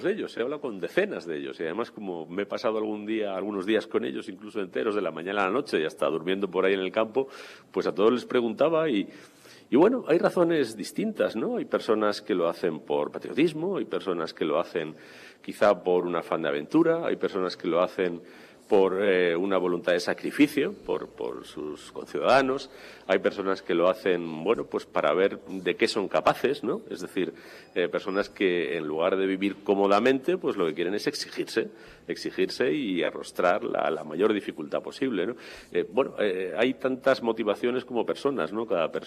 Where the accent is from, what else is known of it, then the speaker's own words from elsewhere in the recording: Madrid, Community of Madrid, Spain; yo nací en Carabanchel, como buen hijo de militar, en el Hospital Militar Gómez Ulla. Viví mucho tiempo en Cuatro Vientos, entre Aluche y Carabanchel.